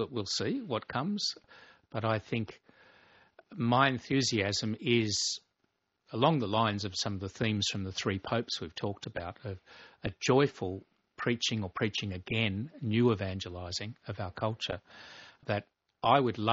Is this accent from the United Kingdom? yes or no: no; Sydney, New South Wales, Australia; when I was growing up in Sydney, I had never seen a black person as a boy. I'd never seen an Aborigine except on TV.